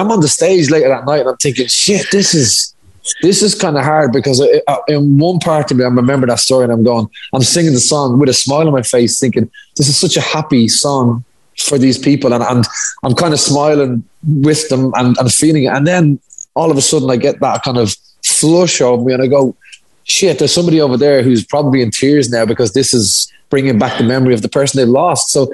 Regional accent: Dublin, Leinster, Ireland; we're both from Dublin.

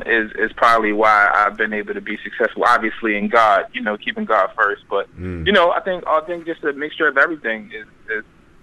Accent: New York, United States

